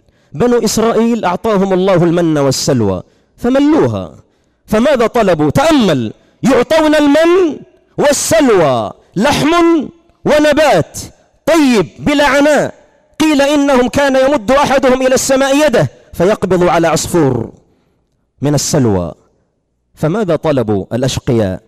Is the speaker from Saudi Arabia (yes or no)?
yes; Saudi Arabia; لماذا عندنا في السعودية القول الفقهي واحد؟